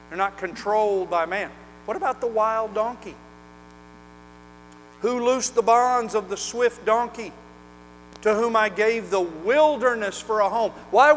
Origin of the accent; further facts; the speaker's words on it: Oklahoma, United States; I've heard from not only horse people here, but the horse people I grew up around in Oklahoma.